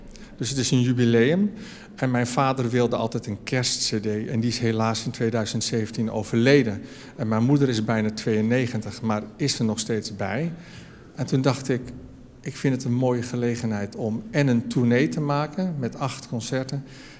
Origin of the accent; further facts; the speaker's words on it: Zuiderwoude, North Holland, Netherlands; Ik kom uit een heel klein dorp, Zuiderwoude, bij Monnikendam.